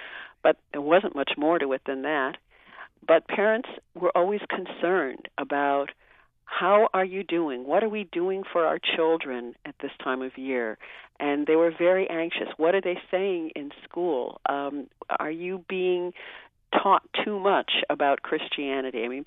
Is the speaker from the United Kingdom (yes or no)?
no; Buffalo, New York, United States; I grew up in Buffalo, and so I got a lot of sweaters for Hanukkah.